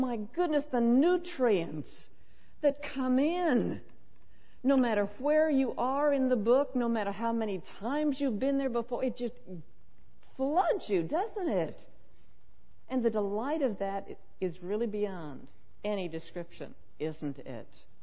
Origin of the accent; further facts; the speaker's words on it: Washington, United States; also born or lived in Oregon; I was born in Oregon and grew up in Washington. I love evergreens.